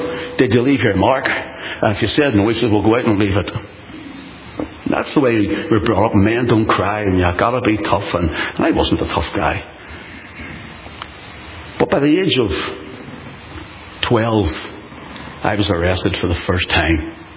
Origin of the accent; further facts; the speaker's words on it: Belfast, Northern Ireland, United Kingdom; Because I grew up a Protestant, in brackets. I grew up a loyalist. I grew up around this whole area. I come from the Shore Road, and my grandmother lived just around the corner here in Rathcoole.